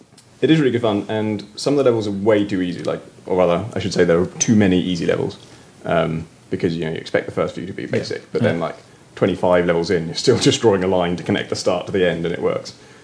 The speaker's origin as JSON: {"language": "English", "town": "Oxford", "region": "South East England", "country": "United Kingdom", "tie": "born there", "said": "I'm a section editor, and I was born in Oxford."}